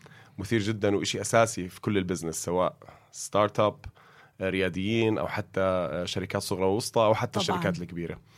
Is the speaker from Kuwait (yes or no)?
yes; Kuwait; أنا بالنسبة لي لأنه تربيت بالكويت